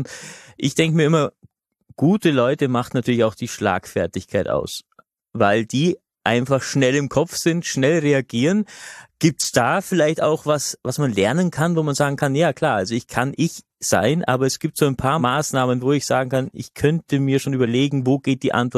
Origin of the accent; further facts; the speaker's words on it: Austria; bei uns in Österreich gibt es ja einige Politiker, die immer ausweichen.